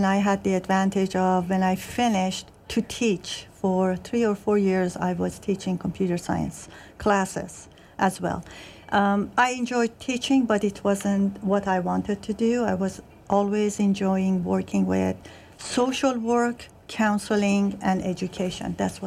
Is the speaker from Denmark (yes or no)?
no; Iran; English is a second language; moved away as an adult; I'm originally from Iran.